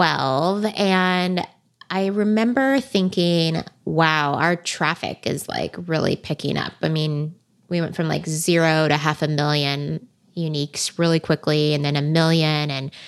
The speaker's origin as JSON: {"language": "English", "region": "California", "country": "United States", "tie": "born or raised there", "said": "I've been born and bred in Silicon Valley and venture capital is just like right outside my door."}